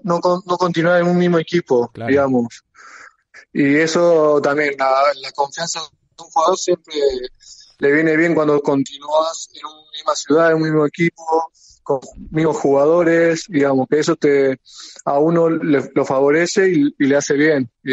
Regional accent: Argentina; now in Spain; para todos los argentinos, los que dedicamos al básquet, venir acá a España es un sueño.

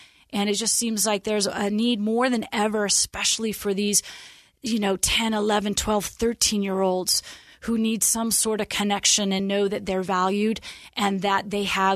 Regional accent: Portland, Oregon, United States; I think of growing up in Portland, Oregon, and the people in the ward and how influential they were.

